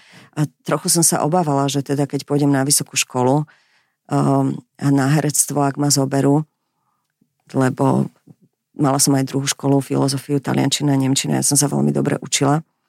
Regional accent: Bratislava, Bratislava Region, Slovakia; tak ja som z Bratislavy, z Petržalky

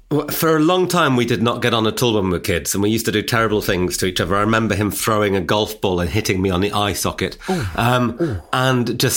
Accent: Newcastle upon Tyne, North East England, United Kingdom; born or raised there

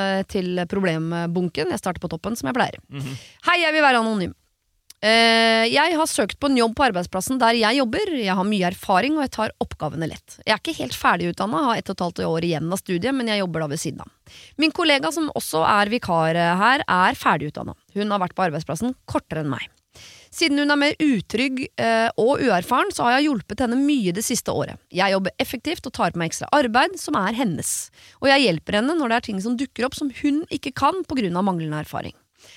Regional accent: France; jeg husker det, jeg som franskmann

